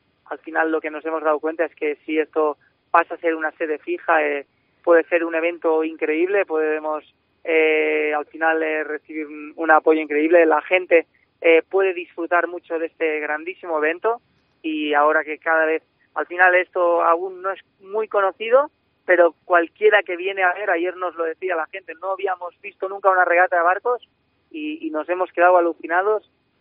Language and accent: Spanish; León, Castile and León, Spain; nosotros, claro, somos de León, no tenemos mar